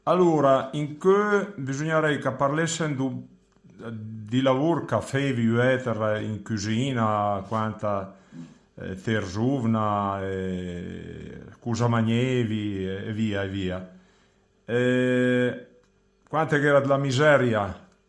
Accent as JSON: {"language": "Italian", "town": "Baiso", "region": "Emilia-Romagna", "country": "Italy", "accent": "Baiso dialect", "said": "E allora parlo in dialetto, e dialetto di Baiso, che la mi insegna lei e me nonna."}